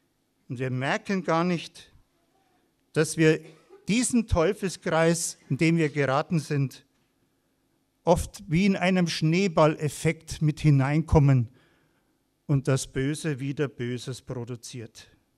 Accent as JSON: {"language": "German", "town": "Flossenbürg", "region": "Bavaria", "country": "Germany", "said": "In meiner Heimat, wo ich herkomme, aus Bayern in Flossenbürg, ist er zu Tode gekommen."}